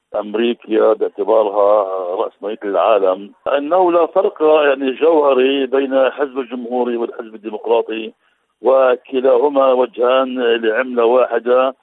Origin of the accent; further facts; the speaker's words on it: Palestine; وتنظيم صفوف أمرنا كفلسطينيين